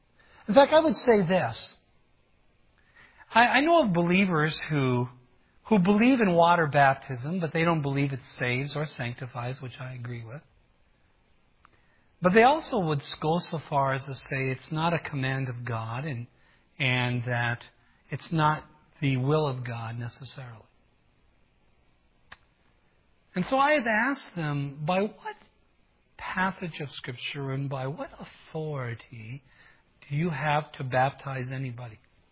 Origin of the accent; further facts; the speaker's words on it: Aurora, United States; In fact, in my hometown of Aurora, the Missouri Synod Lutheran Church was giving people a handout